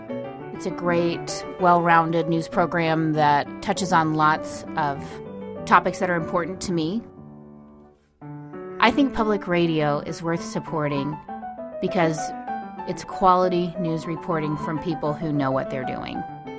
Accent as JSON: {"language": "English", "town": "Tulsa", "region": "Oklahoma", "country": "United States", "said": "from Tulsa."}